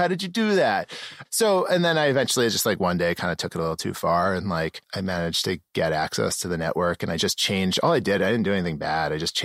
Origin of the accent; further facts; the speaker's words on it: Manhasset, New York, United States; Manhasset, Long